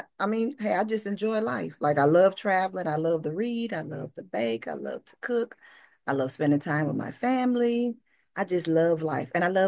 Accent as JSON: {"language": "English", "town": "Beaumont", "region": "Texas", "country": "United States", "tie": "born or raised there", "lives_now": "Houston, United States", "said": "I am currently in Houston, Texas. I've been here for about 10 to 11 years, but I am originally from Beaumont, Texas."}